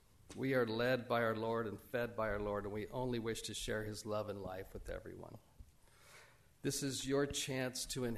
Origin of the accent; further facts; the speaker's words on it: Portland, Oregon, United States; moved away as an adult; now in Oro Valley, United States; podunk town of Portland, Portland, Oregon, known for community functions like 100 Nights of Antifa. My hometown, where I lived for 60 years, my hometown is not a hometown anymore.